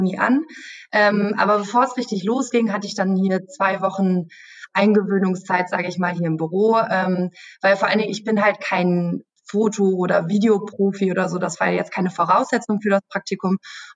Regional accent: Münster, North Rhine-Westphalia, Germany; Ich wohne ja in der Nähe, sage ich mal, von Dortmund, von dem Büro. Mhm. Also ich komme aus Münster, das ist so eine Stunde entfernt.

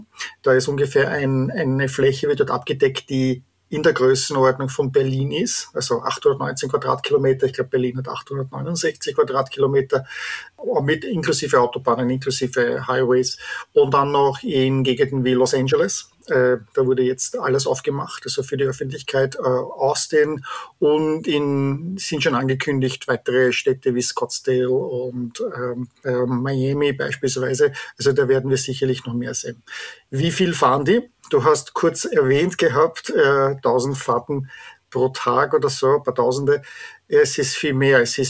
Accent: Vienna, Austria; moved away as an adult; also born or lived in Walldorf; ich komme ursprünglich aus Wien, bin dort aufgewachsen, habe dort studiert, bin dann 1998 zur SAP nach Walldorf gezogen, bei Heidelberg.

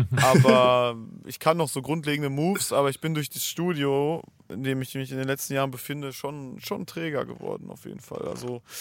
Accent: North Rhine-Westphalia, Germany; Also ich komme hier, wir sind hier am Rande des Ruhrpots, komme ich her sozusagen. Und mittlerweile hier in der Villa Untergrund ist es ja eher so am Möhnesee. Mhm. Noch ein Stück weiter sozusagen.

